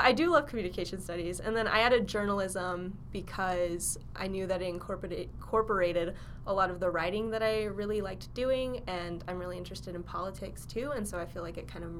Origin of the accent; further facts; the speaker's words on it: Caldwell, Idaho, United States; and I'm from Caldwell, Idaho. It's like 20 minutes west of Boise.